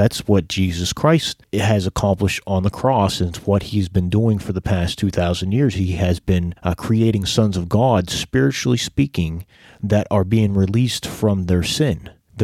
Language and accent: English; United States; You know, though I'm from America, my flesh loves America